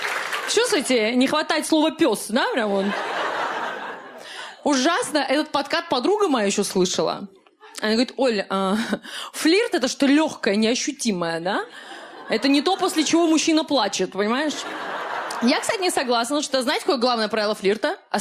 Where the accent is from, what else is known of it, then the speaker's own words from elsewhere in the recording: Makhachkala, Dagestan, Russia; недавно ездила домой в Махачкалу.